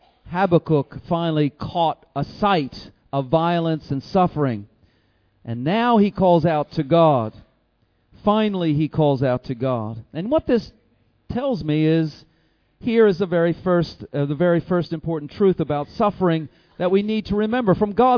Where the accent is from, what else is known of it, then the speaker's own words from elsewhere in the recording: United States; If I know my home country of the U.S. of A.